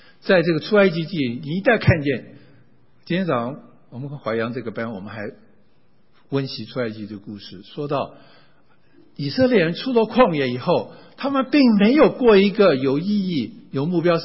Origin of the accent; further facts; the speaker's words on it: Taiwan; 因为我从小在台湾冬天都没有暖气的，冬天都是40到50度的台湾，而且下雨